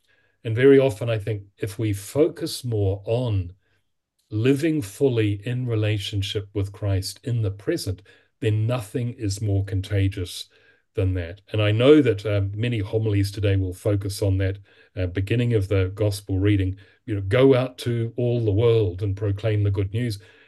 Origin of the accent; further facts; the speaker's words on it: New Zealand; because I'm from New Zealand and I don't have to be Mr. President.